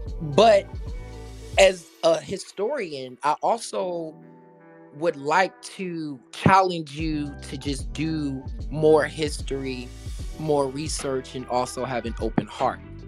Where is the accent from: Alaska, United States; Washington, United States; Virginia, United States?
Virginia, United States; I am originally from Virginia, so my culture, and even as it relates to our Hoodoo practice, the saints are not necessarily involved or even spoken of at all. We are from a very Baptist or Protestant